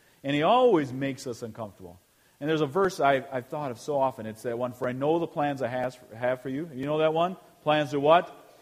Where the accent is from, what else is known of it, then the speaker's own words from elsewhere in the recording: Eau Claire, Wisconsin, United States; born there; I was born in Eau Claire, Wisconsin, Sacred Heart Hospital.